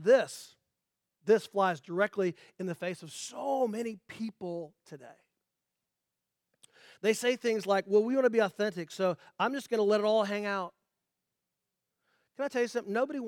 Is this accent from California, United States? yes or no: no; Indianapolis, Indiana, United States; I grew up in Indianapolis.